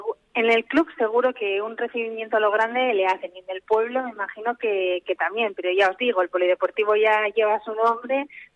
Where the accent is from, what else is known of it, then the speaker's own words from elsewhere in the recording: Lasarte-Oria, Basque Country, Spain; yo soy de Lasarte